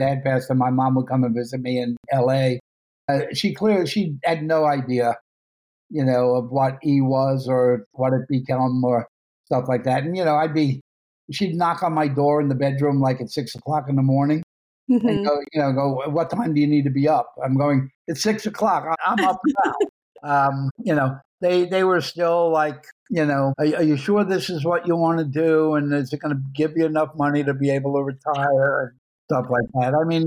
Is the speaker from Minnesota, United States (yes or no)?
no; New York City, New York, United States; I grew up in Coney Island, which is, you know, even though it's Brooklyn, it's still not trendy Brooklyn. It's still a hood. And it was very multicultural, racial.